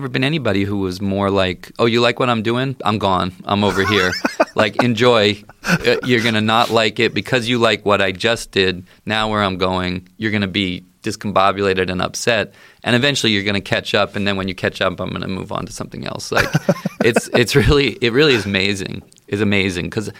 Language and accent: English; Baltimore, Maryland, United States; Because I grew up in the Baltimore area. He was on DC radio. He was on DC 101.